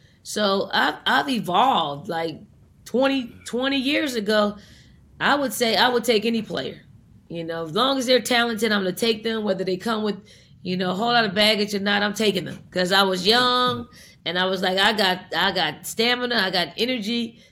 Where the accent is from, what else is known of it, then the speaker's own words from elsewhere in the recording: Philadelphia, Pennsylvania, United States; And I'm from North Philly, so I try to say I need to take you to North Philly, drop you off, pick you up in a week